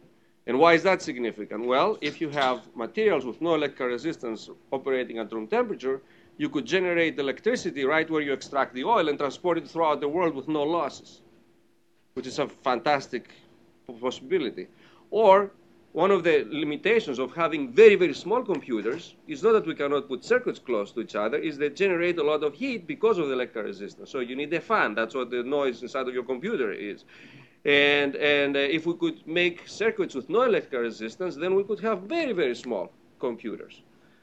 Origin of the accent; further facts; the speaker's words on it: Greece; accent: British; I grew up in Greece, so don't get confused by my British accent.